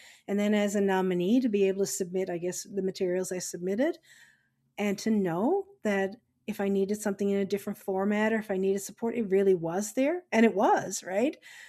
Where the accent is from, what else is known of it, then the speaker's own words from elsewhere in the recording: Newfoundland and Labrador, Canada; now in Nova Scotia, Canada; a Newfoundlander and Labradorian who's now living in Nova Scotia.